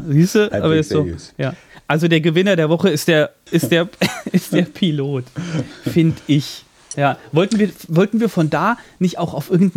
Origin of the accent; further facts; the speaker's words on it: Kelsterbach, Hesse, Germany; ein Freund hier aus Kelsterbach, aus meiner Heimatstadt